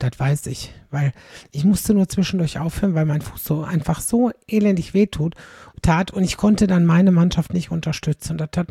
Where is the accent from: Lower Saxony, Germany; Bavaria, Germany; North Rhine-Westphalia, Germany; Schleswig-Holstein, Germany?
North Rhine-Westphalia, Germany; Aldekerk; in Wachtendonk, das ist knapp neben meiner Heimat in Aldekerk